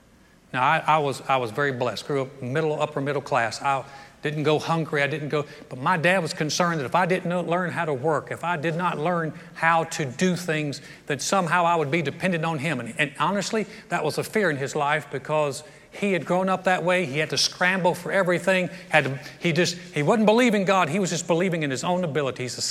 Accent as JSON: {"language": "English", "country": "United States", "tie": "born there", "said": "I was born right outside of New York City. Not proud about it, but that's just the way it is."}